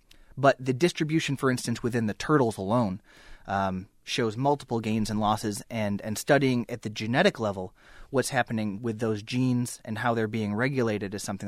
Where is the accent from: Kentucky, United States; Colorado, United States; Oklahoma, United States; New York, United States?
New York, United States; Buffalo; Buffalo, New York.